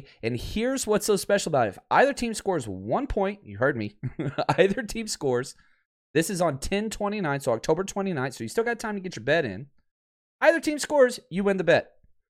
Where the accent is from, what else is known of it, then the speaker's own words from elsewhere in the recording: Dallas, Texas, United States; I'm from Dallas.